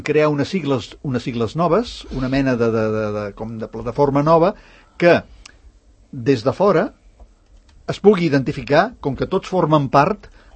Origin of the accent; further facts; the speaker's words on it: Catalonia, Spain; som genèticament com a catalans